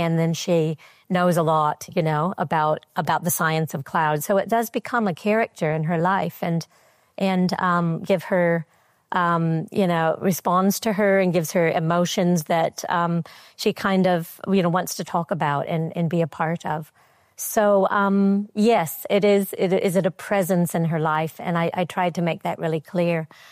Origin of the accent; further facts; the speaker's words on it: United States; But I wasn't at all, as an American, you know, surprised by that.